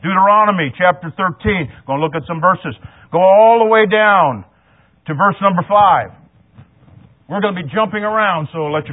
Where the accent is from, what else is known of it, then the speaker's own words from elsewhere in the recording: United States; I'm glad I'm American, man. We still got some freedom.